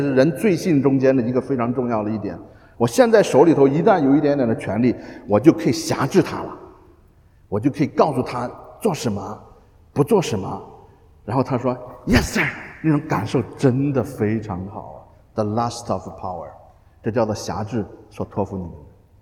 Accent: China; 我们都干过，我们中国人几千年很多书在那边写的

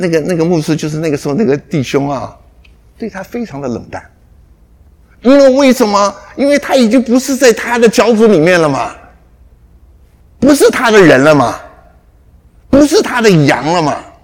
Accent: China; 阿明，我们中国人都晓得嘛，你要拜师，对不对？

